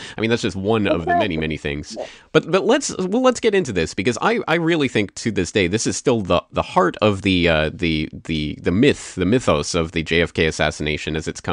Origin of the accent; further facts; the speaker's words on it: Canada; especially in America, as I'm Canadian